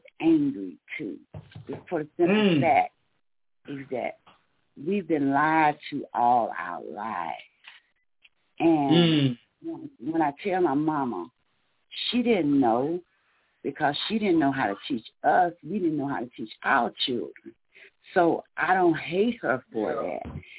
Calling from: Columbus, Georgia, United States; I'm in the Columbus, Georgia area. I'm right up from Atlanta.

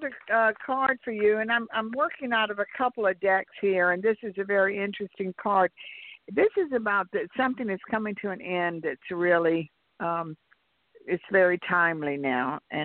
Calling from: Georgia, United States; from Georgia.

